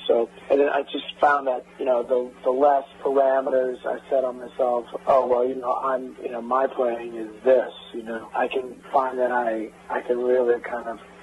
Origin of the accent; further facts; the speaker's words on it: New Orleans, Louisiana, United States; oh, I'm a drummer from New Orleans